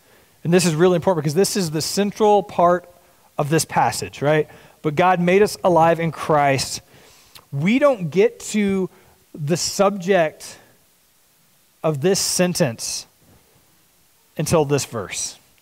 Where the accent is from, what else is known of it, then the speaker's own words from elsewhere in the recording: Texas, United States; I'm from Texas, which is a Texas problem, and we're all working on it collectively as a unit.